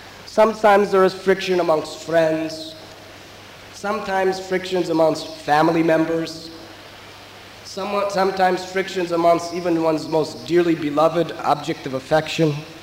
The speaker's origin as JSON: {"language": "English", "country": "United States", "said": "I am from the United States of America."}